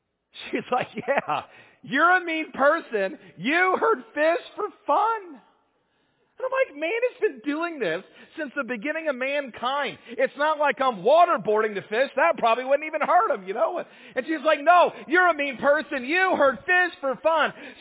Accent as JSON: {"language": "English", "town": "Atlanta", "region": "Georgia", "country": "United States", "tie": "born or raised there", "said": "really growing up in Atlanta, we never really went hunting or fishing. The only time we ever saw a gun in Atlanta, well, it wasn't a good thing"}